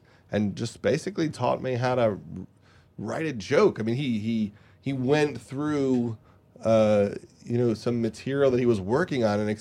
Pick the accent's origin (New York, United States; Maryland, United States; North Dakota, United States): New York, United States; Long Island; He was just a nice guy from Long Island. I was from Long Island.